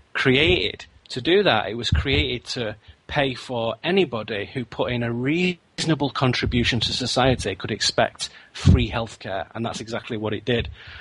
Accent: United Kingdom; And believe me, as a British person and as a European, I have seen the effects of when they disappear.

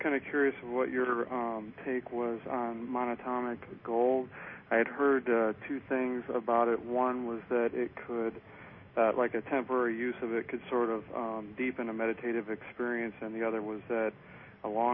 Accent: Chandler, Arizona, United States; I'm from Arizona, calling from Arizona.

